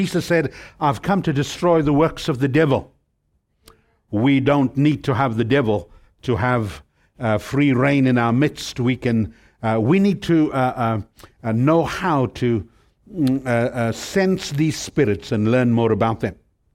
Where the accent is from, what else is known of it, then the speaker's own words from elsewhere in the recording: South Africa; accent: British twang; now in United States; I come from South Africa. So if I talk with the British twang, I grew up in the most British of places in South Africa. I'm Asian Indian by background.